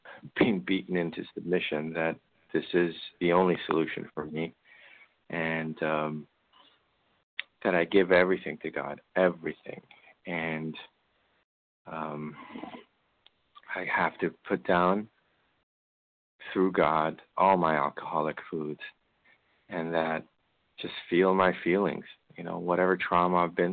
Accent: California, United States; I'm from California.

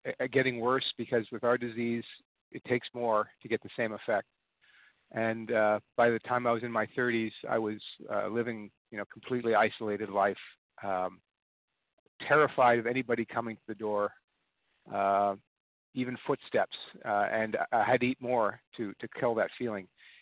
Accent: California, United States; I'm from Southern California.

